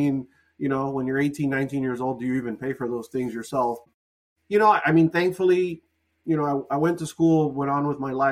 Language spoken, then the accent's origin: English; Miami, Florida, United States; born there; I was born in Miami, first generation American, Cuban immigrant family.